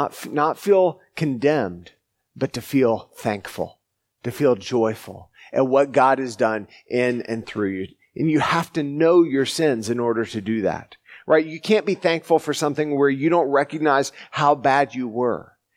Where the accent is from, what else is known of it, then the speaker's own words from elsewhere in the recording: the South, United States; I grew up in the South, but so if you hear a y'all, forgive me.